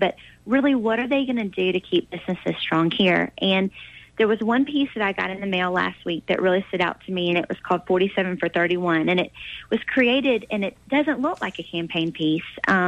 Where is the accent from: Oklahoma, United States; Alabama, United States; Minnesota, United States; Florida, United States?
Alabama, United States; Hoover; I grew up in the Hoover-Vestavia area, and I will tell you, when I drive down the main drag on Highway 31